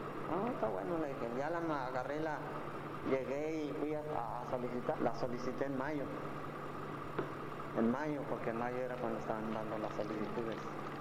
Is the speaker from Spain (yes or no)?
no; Tijuana, Baja California, Mexico; Sí, le digo, soy de aquí de Tijuana.